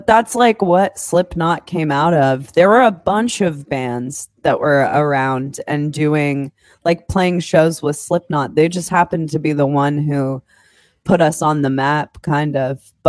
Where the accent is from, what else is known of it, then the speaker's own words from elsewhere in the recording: Des Moines, Iowa, United States; I'm from Des Moines, Iowa.